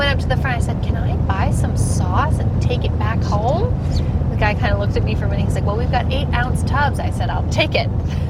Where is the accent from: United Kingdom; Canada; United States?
Canada; we had to meet in the States, even though we're both from Canada.